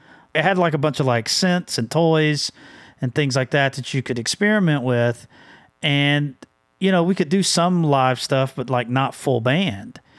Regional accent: Alabama, United States; so I'm born and raised in Alabama.

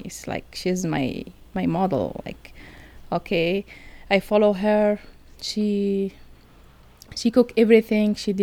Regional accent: Algeria; Mm-hmm. Yeah, we are from Algeria.

